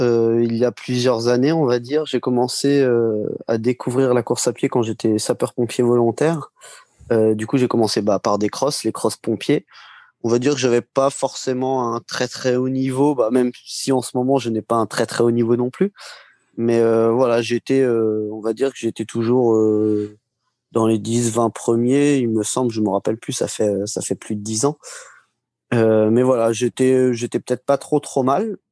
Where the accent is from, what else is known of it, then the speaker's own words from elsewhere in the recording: Marcilly-en-Villette, Centre-Val de Loire, France; pour ceux qui me connaissent un petit peu, ou de loin ou de près. Je suis de Marcy-en-Villette, c'est en pleine Sologne, donc un peu en forêt, donc c'est assez calme, on va dire.